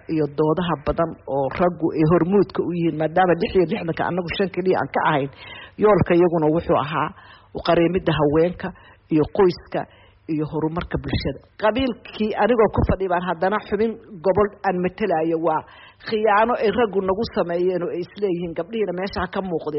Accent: Mogadishu, Banaadir, Somalia; now in Bosaso, Somalia; waxaan ku dhashay degmada Boosaaso oo aynu haddeer joogno.

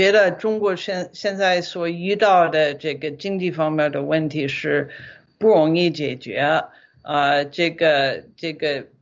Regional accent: United States; Chinese is a second language; now in China; 我作为一个美国人，可能是一到美国，因为我觉得在中国 确实大不了要回美国一趟啊

